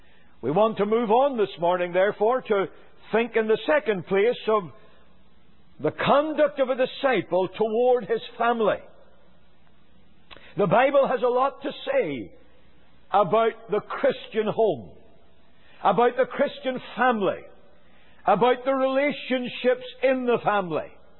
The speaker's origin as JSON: {"language": "English", "country": "Ireland", "said": "I come from Ireland where we fiddle. We don't violinize."}